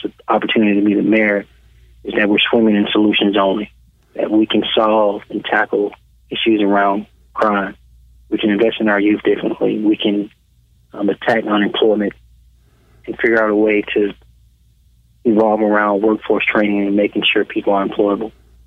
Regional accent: Birmingham, Alabama, United States; I am a son of Birmingham. I was born and raised in Birmingham. My family's from here. All my extended family's from here. So, product of the Birmingham City School System and County High School, as well as a Morehouse graduate.

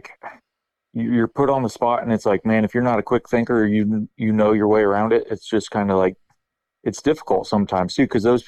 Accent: Ohio, United States; I'm from Northeast Ohio area. I'm 32 years old

